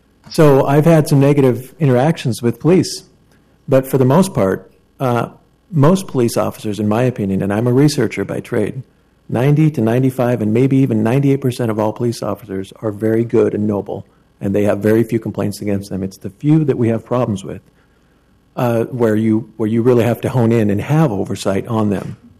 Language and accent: English; Lake Oswego, Oregon, United States; now in Spokane, United States; I raised five kids in Spokane, Washington. I have not been here that long. I grew up in Lake Oswego, but most of my life is in Spokane.